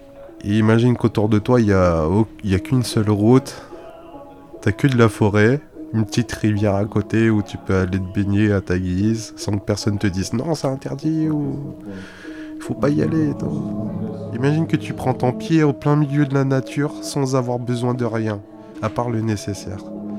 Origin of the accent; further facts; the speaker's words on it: Clermont-Ferrand, Auvergne-Rhône-Alpes, France; Et depuis, j'ai grandi à Clermont-Ferrand, quoi. Du coup, c'est un peu ma ville aujourd'hui.